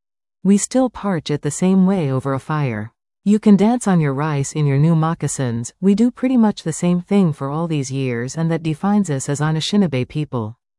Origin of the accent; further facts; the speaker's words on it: White Earth, Minnesota, United States; I'm telling you I'm from White Earth, up north, from my reservation.